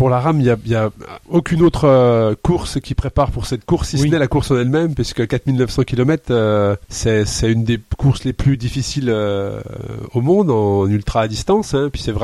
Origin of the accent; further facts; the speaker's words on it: Gueugnon, Bourgogne-Franche-Comté, France; now in Lyon, France; Je suis de Saône-et-Loire.